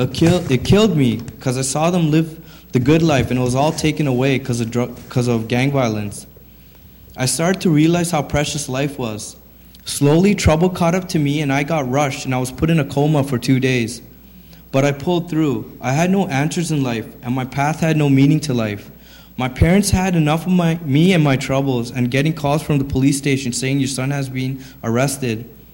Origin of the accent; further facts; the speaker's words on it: Canada; also born or lived in Sri Lanka; I'm 31 years old. I was born in Sri Lanka, and for a better life, my family immigrated to Canada in 1984. I grew up in a Christian home